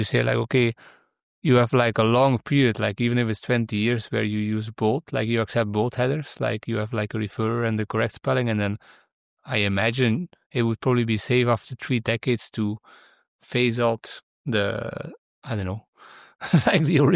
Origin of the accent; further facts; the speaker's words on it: Belgium; I'm from Belgium, so we speak like 3 languages here, at least the official one